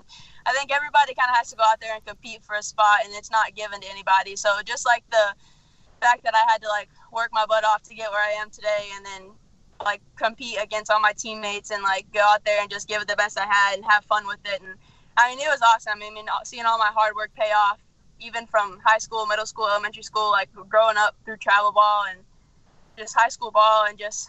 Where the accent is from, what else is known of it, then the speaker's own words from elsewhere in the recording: Lake City, Florida, United States; I'm from Lake City, Florida, okay. Which is about 30, 45 minutes outside of Gainesville. It's kind of a small country town, so kind of moving to the city was kind of a big thing for me. I'm kind of from the woods.